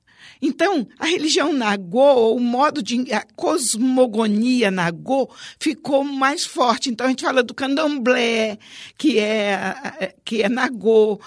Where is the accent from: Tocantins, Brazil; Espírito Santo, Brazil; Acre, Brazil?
Espírito Santo, Brazil; Conceição da Barra; Eu cresci em Conceição da Barra, ouvindo tambores de cabula, porque ela resistiu à cabula naquela região. A minha cidade era isolada do resto do estado.